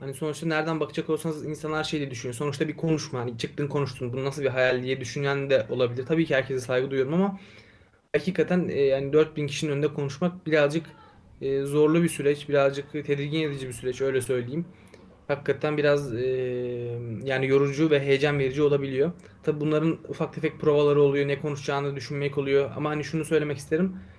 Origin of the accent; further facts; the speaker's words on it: Elazığ, Turkey; Onun öncesinde Elazığ'da yaşıyordum. Orada doğup büyüdüm.